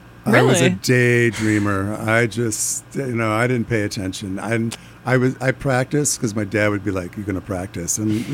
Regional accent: Des Plaines, Illinois, United States; I grew up outside of Chicago in Des Plaines

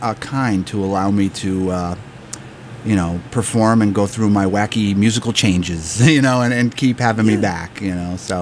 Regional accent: Albany, New York, United States; Albany Public School Systems, and I lived there, I think, all totaled about 27 years. So, yeah, that's my hometown.

